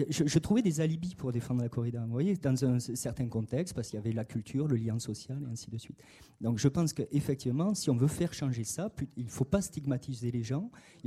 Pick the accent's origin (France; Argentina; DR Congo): France; South-West France; moi, je suis du Sud-Ouest. J'ai été quelque part élevé avec la corrida.